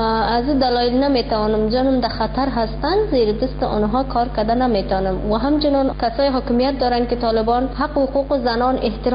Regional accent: Afghanistan; moved away

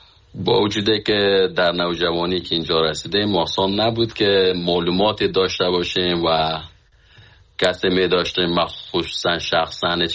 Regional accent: Khinjan, Baghlan, Afghanistan; من از فامیل بسیار فقیر از افغانستان هستم که از سالنگ هستیم، از خینجان فامیل ما اونجا زندگی میکنن که از اونجا آمدیم.

